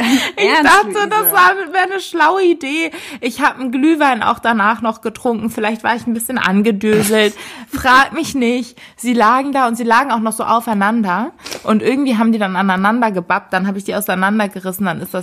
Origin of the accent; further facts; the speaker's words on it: Hamburg, Germany; wir kommen beide aus Hamburg, Katrin und ich. Wir sind auch beide im gleichen Viertel aufgewachsen.